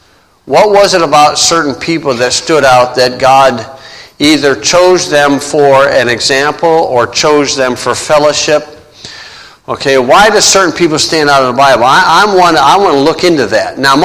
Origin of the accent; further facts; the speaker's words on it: Hebron, Indiana, United States; from Hebron, Indiana. So, we pronounce it Hebron.